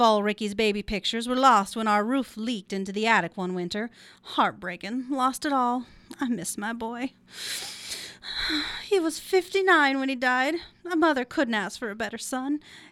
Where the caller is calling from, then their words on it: Hayfork, California, United States; I'm calling from Hayfork.